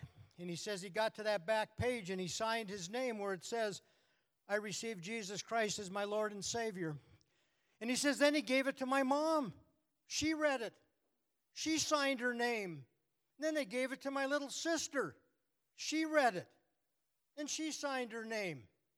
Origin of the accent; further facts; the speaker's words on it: North Dakota, United States; Now, I'm from North Dakota, so I know how mad a wet hen gets.